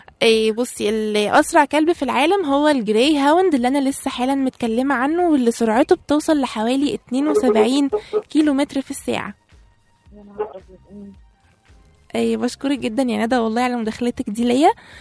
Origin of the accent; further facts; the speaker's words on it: Egypt; بس احنا كمصريين اهملنا استخدام السلوكي